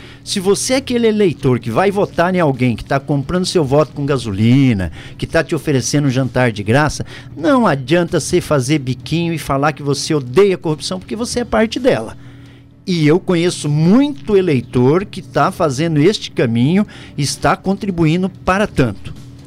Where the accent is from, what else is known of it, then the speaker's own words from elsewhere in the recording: Umuarama, Paraná, Brazil; moved away as an adult; toda a população de Umuarama, terra onde eu me criei e vivi até os 19 anos.